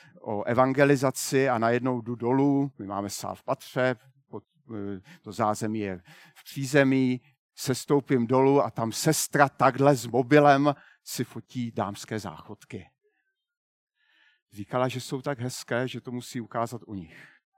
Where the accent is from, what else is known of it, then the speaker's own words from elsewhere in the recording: Zlín, Zlín Region, Czechia; A já mu říkám, já jsem taky ze Zlína.